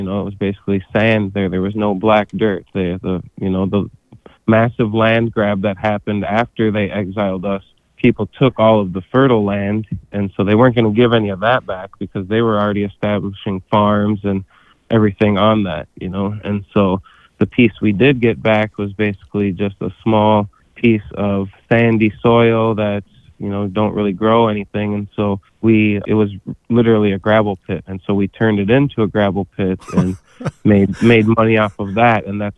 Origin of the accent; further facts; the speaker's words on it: Morton, Minnesota, United States; So we are from the Lower Sioux in Morton, Minnesota, the southwest corner of the state.